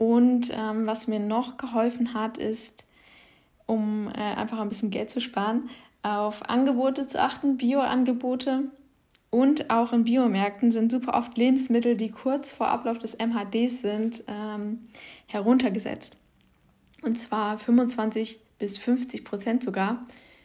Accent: Hamburg, Germany; Und ich komme ja aus Hamburg und für mich ist im Idealfall regional das Umland von Hamburg

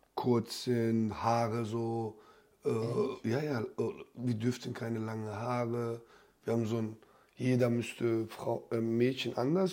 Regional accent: Turkey; German is a second language; now in Germany; ich bin Türke, ich lebe auch in Deutschland. Das heißt, ich vermisse meine Heimat.

